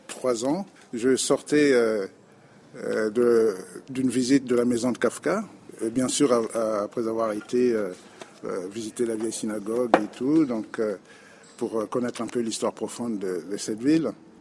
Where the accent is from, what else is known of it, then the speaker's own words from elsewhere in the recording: Republic of the Congo; je viens du Congo-Brazzaville, qui avait été un pays communiste.